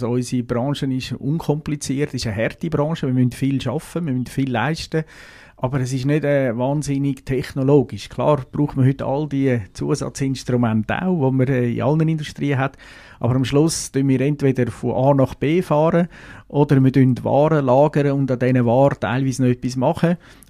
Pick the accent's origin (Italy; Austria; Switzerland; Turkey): Switzerland; Uri; also born or lived in Zurich; als Zürcher, ursprünglich Urner, sind anfangs 80er Jahre auf Basel gekommen.